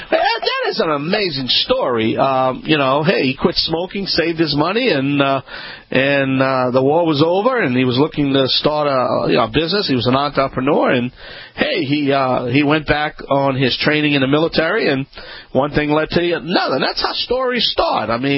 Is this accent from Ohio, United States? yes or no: no; Louisiana, United States; I am the Cajun man from the Bayou Land.